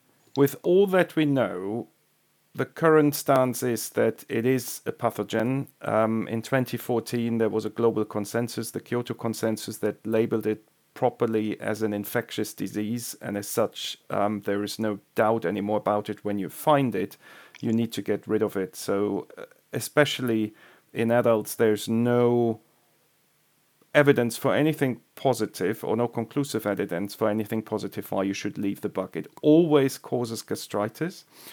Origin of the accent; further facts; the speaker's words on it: Germany; English is a second language; moved away as an adult; now in Oxford, United Kingdom; I'm originally from Germany, so I grew up there and had also my main training there. But then I came to the UK now 12 years ago, first to Cambridge, and now I work as a consultant gastroenterologist in Oxford.